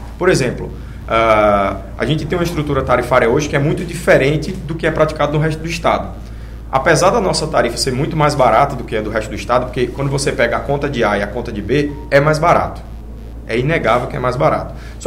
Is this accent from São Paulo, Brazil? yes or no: no; João Pessoa, Paraíba, Brazil; Na minha cidade, eu sou de João Pessoa, na Paraíba